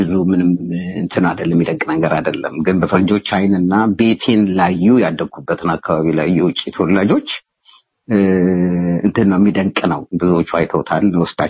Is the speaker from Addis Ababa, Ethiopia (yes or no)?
yes; Addis Ababa, Ethiopia; አዲስ አበባ ነው ተወልጄ ያደግኩት፣ ወደ ባታ ገዳም አካባቢ ወይም 4 ኪሎ አካባቢ